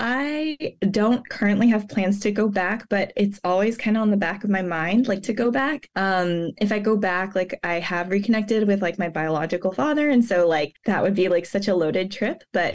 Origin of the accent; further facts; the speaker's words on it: Anaheim, California, United States; also born or lived in Philippines / Murrieta; now in Los Angeles, United States; I was born in the Philippines, but was raised half in Anaheim, California, and the other half in a smaller suburb called Murrieta. Although I'm full Filipino, I was raised by my Filipino mom and my white dad.